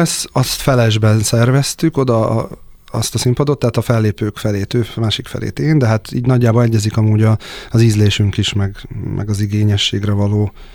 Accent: Szeged, Csongrád-Csanád, Hungary; én szegedi vagyok, és a Tisza, meg a víz, a folyóvíz, a horgászat, a csónak, a természet, ez meghatározta a gyerekkoromat

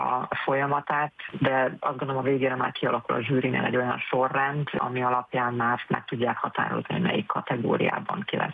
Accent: Szolnok, Jász-Nagykun-Szolnok, Hungary

